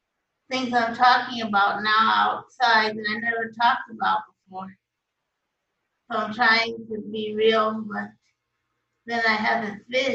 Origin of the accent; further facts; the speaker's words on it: Los Angeles, California, United States; Los Angeles.